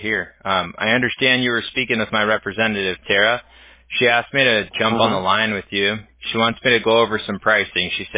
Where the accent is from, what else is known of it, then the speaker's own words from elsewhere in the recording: California, United States; I'm originally from California.